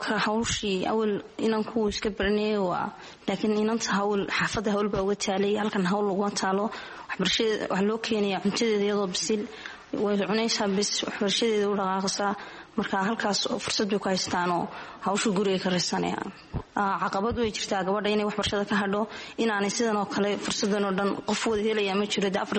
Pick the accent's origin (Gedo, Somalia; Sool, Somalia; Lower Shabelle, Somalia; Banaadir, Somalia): Sool, Somalia; Sarmaayo; Waxaan ka imid deegaanka Sarmaayo.